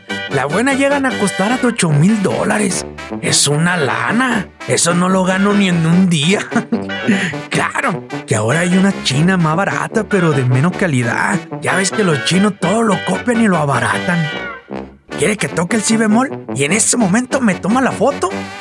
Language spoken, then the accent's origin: Spanish; El Pochote, Sinaloa, Mexico; Yo soy de Sinaloa, ya te conté, de un pueblo que se llama El Pochote. Ahí mero, entre Guamúchil y Mocorito.